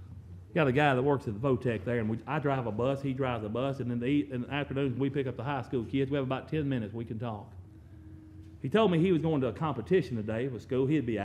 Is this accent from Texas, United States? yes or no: no; Mississippi, United States; Brother Clayton told you I'm from Southwest Mississippi. You may not be familiar with that. I hope you will become familiar with Southwest Mississippi. I call it God's country.